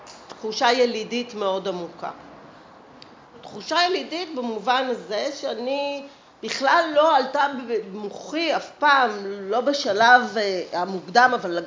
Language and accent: Hebrew; Givatayim, Tel Aviv District, Israel; אני גדלתי וגרה וגדלתי בגבעתיים.